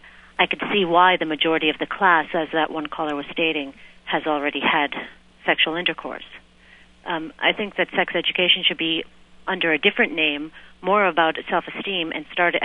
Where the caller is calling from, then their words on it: New York City, New York, United States; I'm just calling from New York City as a mother of two preteen daughters